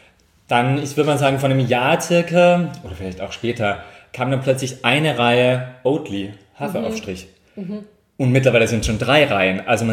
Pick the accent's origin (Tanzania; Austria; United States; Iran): Austria; Tyrol; ich bin ursprünglich aus Tirol, also auch vom Land, das heißt Bauernhof und so weiter ist schon alles sehr nah.